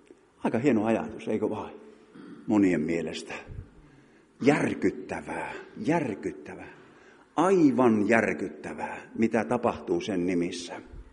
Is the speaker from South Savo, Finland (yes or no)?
no; Kälviä, Central Ostrobothnia, Finland; Hän oli Kälviältä kotoisin, niin kuin minäkin olen syntyperäinen kälviäläinen.